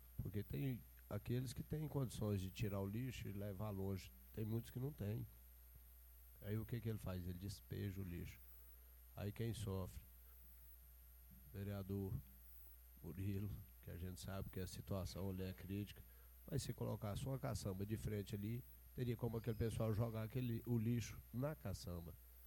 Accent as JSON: {"language": "Portuguese", "town": "Aporé", "region": "Goiás", "country": "Brazil", "said": "Nós que somos do Aporé temos o dom de sair e ir nas outras cidades"}